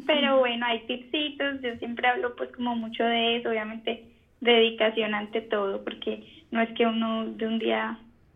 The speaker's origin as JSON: {"language": "Spanish", "country": "Colombia", "said": "Pero como colombiana, sí te tengo que confesar que lo que más duro me ha dado"}